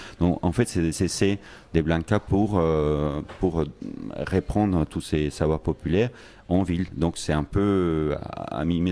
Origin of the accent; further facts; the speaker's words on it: Colombia; j'ai grandi en Colombie, donc j'ai fait mes études à l'INSAS